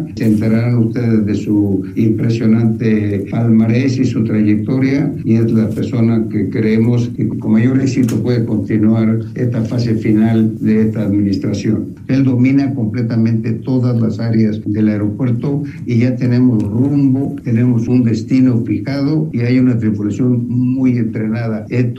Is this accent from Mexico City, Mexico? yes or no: yes; Mexico City, Mexico; soy un chilango de cepa que adora su ciudad